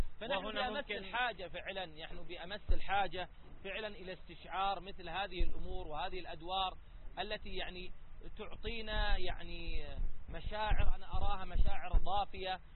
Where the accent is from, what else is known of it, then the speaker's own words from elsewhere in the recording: Saudi Arabia; عندنا بالسعودية